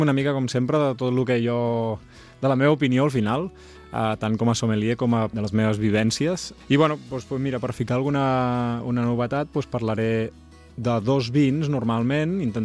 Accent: Sant Joan de Mediona, Catalonia, Spain; que jo sóc de Sant Joan de Mediona

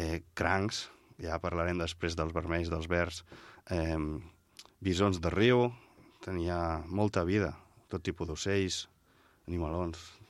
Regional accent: Sant Quintí de Mediona, Catalonia, Spain; de Sant Quintí de Mediona, al meu poble

